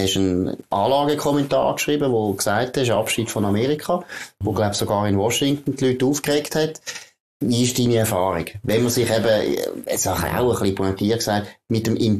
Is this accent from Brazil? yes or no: no; Baden, Aargau, Switzerland; ich bin in Baden aufgewachsen